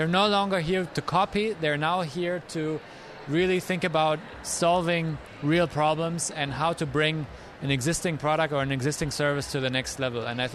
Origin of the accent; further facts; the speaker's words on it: Germany; now in United States; this is a major difference to my home country, Germany